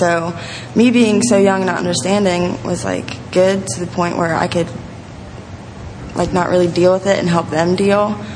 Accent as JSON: {"language": "English", "town": "Philadelphia", "region": "Pennsylvania", "country": "United States", "tie": "born or raised there", "also_born_or_lived": "Brooklyn, New York", "said": "I was born in Brooklyn, New York. Not for very long, though. I don't remember much of it. My parents were having problems, so they wanted to start over and move from their problems or whatever, and we ended up in Philadelphia, Pennsylvania."}